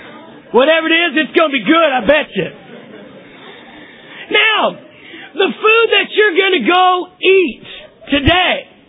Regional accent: Texas, United States; Like I grew up in Texas, and you see these big oil refineries.

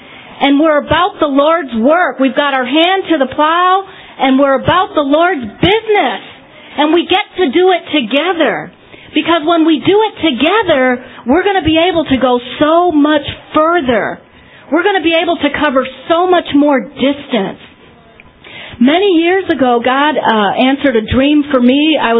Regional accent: United States; born there; Because even though I can speak a little Spanish, I'm still American. I was born in this country.

